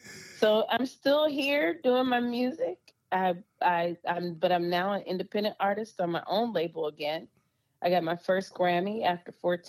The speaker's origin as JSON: {"language": "English", "town": "New Orleans", "region": "Louisiana", "country": "United States", "said": "I'm from New Orleans. I'm like a jambalaya."}